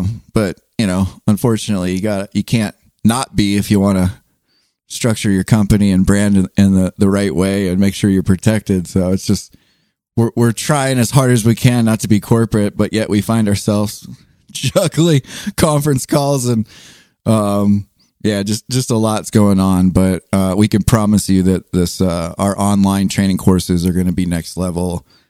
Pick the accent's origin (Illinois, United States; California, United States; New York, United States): California, United States; I grew up in SoCal, as you know, and, you know, we got pretty mild weather other than some heat through some of the season.